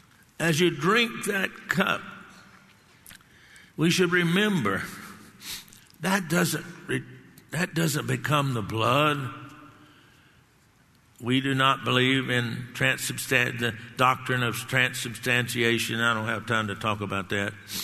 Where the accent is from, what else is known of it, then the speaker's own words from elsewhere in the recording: Texas, United States; Now, I come from Texas and I live in Texas